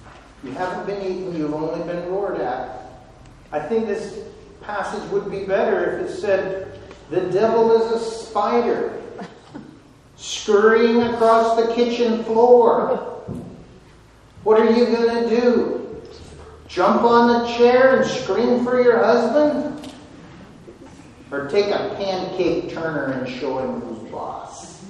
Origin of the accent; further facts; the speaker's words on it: United States; Okay, I'm from Washington. That doesn't happen at my house.